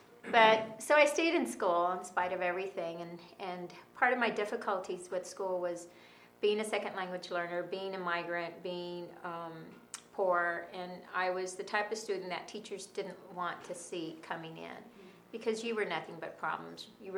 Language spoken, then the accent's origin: English; Texas, United States; born there; And I was born in Texas. Come from a very large family of 12 of us, and I'm middle child.